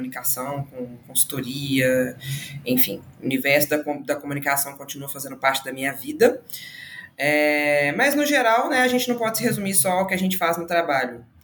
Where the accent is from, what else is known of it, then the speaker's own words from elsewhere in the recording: Belo Horizonte, Minas Gerais, Brazil; now in São Paulo, Brazil; Sou jornalista, amiga da Letícia há mais de 10 anos, também sou mineira de Belo Horizonte, mas moro em São Paulo há mais de 8 anos.